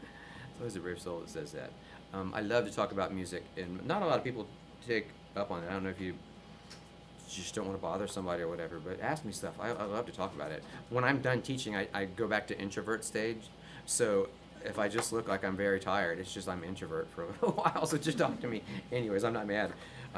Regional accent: Gastonia, North Carolina, United States; I'm from North Carolina. I was born in Gastonia, and my family has the most lovely accent in the world that I do not have.

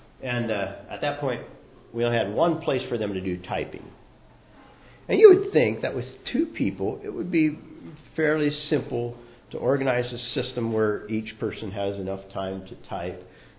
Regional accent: Kansas, United States; I used to do quite a bit of hunting. I grew up in Kansas.

